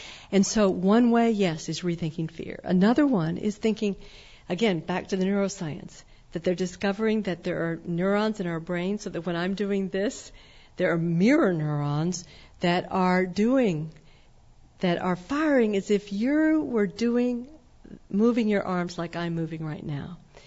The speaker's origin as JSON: {"language": "English", "region": "Texas", "country": "United States", "tie": "born or raised there", "said": "Or that growing up in Texas, would I have ever thought that in the 1990s the Texas utility companies would actually pull some citizens together"}